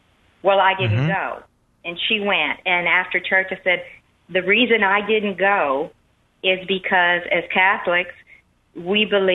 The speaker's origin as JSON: {"language": "English", "region": "Louisiana", "country": "United States", "lives_now": "Alabama, United States", "said": "I'm actually from South Louisiana, so I've had to kind of curb my accent living in Alabama because it's not quite as strong here as it is in South Louisiana."}